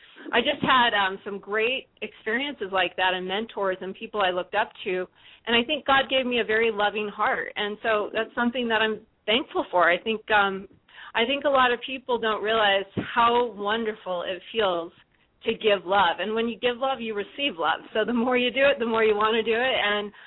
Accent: Oregon, United States; I'm second to the oldest, and I grew up in Oregon. So I'm really kind of a country girl

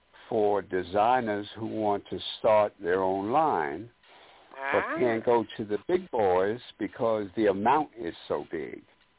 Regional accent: Harlem, New York, United States; I grew up in Harlem. And in growing up in Harlem, I always wanted to dress like the men dressed in those days.

